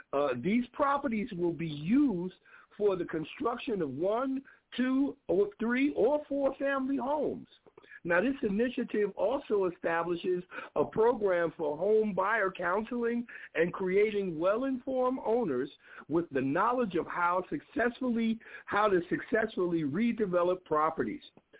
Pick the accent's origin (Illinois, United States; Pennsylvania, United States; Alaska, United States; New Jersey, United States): New Jersey, United States; Newark; chains of events that are going on in my hometown, the city that I love, the city of Newark, New Jersey.